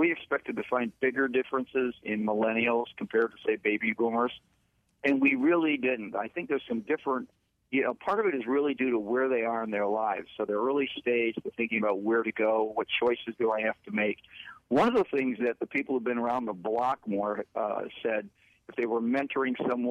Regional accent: Chicago, Illinois, United States; I have a friend, actually, who I grew up with in the Chicago area, and he lives out in California now.

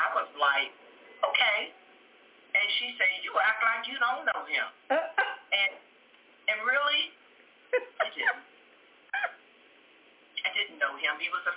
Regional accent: West Virginia, United States; because of my upbringing, because of where I was raised in West Virginia, up on the hill, on Red's Hill, at the church.

